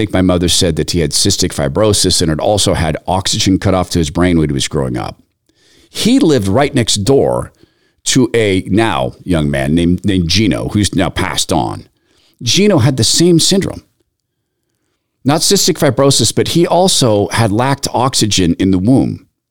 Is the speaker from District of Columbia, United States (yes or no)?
no; Spokane, Washington, United States; This was back in the when I grew up in Spokane. We lived in basically a field that had been converted to houses.